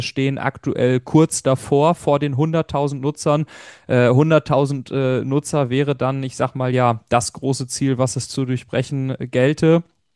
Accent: Lemgo, North Rhine-Westphalia, Germany; born there; Für mich, der gebürtig aus Lemgo kommt, natürlich auch ein großes Ding.

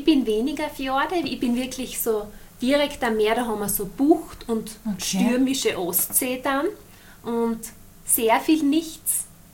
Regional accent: Denmark; born there; Ich bin wirklich halb, das heißt, ich bin in Dänemark geboren, mein Papa ist Däne und meine Mama Steirerin.

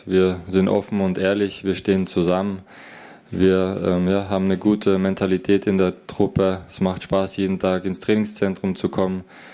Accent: Graz, Styria, Austria; Ich komme aus Graz, ich bin da aufgewachsen.

